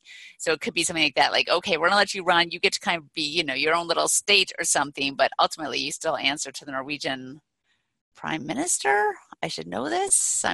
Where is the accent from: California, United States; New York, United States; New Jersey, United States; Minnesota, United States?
Minnesota, United States; Otherwise, my home state, Minnesota, also has a ton, you know, like we had the most Swedes outside of Sweden.